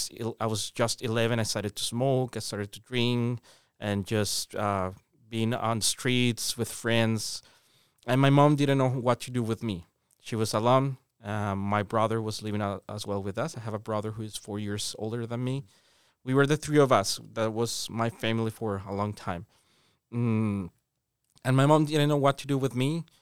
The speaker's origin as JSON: {"language": "English", "country": "Colombia", "tie": "born or raised there", "said": "half Colombian, but I grew up with a Colombian dad. My Japanese dad, he died before I was born. So I grew up in Colombia."}